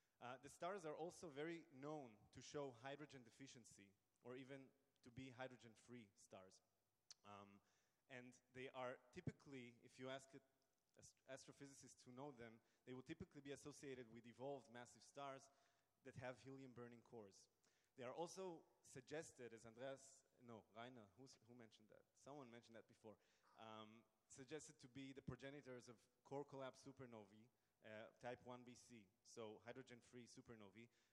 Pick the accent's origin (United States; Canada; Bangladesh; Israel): Israel; now in Potsdam, Germany; I'm originally from Israel, hence the name, but I am doing my PhD in the University of Potsdam, Germany